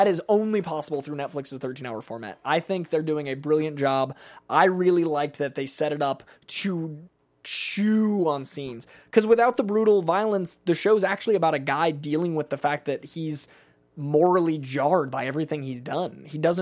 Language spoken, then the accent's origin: English; Boston, Massachusetts, United States; I'm from Boston and the marathon was very affecting to me.